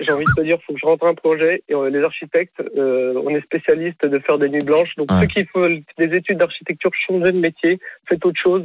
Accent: Morocco; Alors qu'on est marocain.

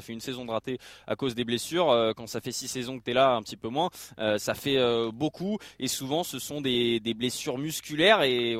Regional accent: Île-de-France, France; je t'ai dit que je venais des Hauts-de-Seine.

